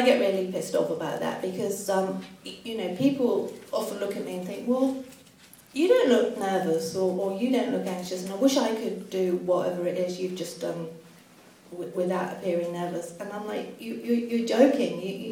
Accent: Liverpool, North West England, United Kingdom; now in London, United Kingdom; I grew up in Liverpool and came to London in 1980 with my husband, my three-month-old son, and I was also pregnant with my second son.

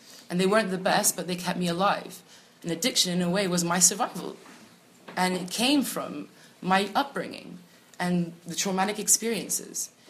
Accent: Portugal; I grew up in Portugal, and all my life, it was normal to see drugs everywhere.

